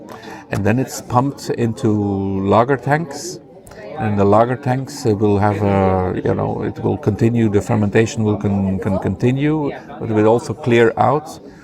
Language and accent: English; Flanders, Belgium; English is a second language; I come from a region where cool ships are very common. I come from the region from the Geuze and the Lambic